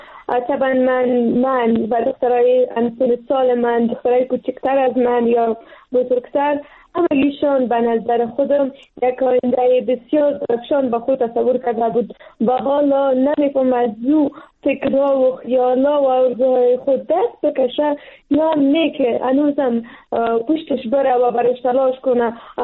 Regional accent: Afghanistan; ما پشتون هستیم و یا افغان هستیم

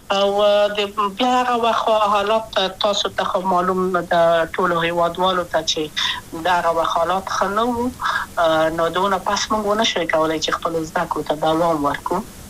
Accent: Kabul, Afghanistan; also born or lived in Wardak; زه خو اصلا د وردګو ولایت یم د پلار مې د وردګو ولایت ته خلګان څه کې دلې د کابل په تخته پل سیمه کې یم او لویا شویم کابل که یم

